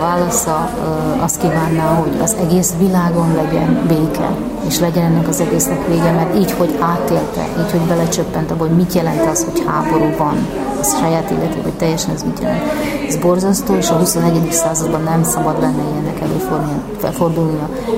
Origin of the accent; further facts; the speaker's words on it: Zakarpattia Oblast, Ukraine; Azelőtt is azért küzdöttünk, hogy mi ott magyarok vagyunk, oda születtünk, ott maradjunk, nem menjünk